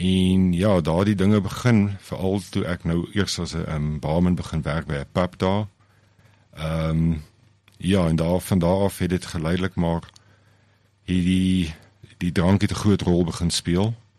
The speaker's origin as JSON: {"language": "Afrikaans", "town": "Bethlehem", "region": "Free State", "country": "South Africa", "tie": "born or raised there", "said": "ek is 'n Bethlehemiet. Ek was hier, vanaf ek 5 is, het ons hier na toe getrek, so ek was op Trader Kieslop Laerskool, Witteberg op Hoërskool. Ek het my matriek daar voltooi."}